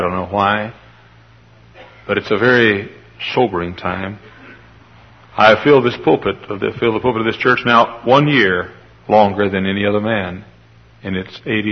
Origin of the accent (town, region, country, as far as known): Texas, United States; born or raised there